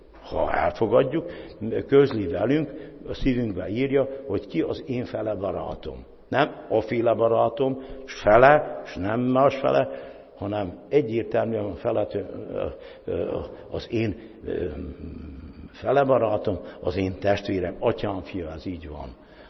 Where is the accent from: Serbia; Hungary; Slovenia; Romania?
Romania; Transylvania; nem csak azért, mert Erdélyből jövök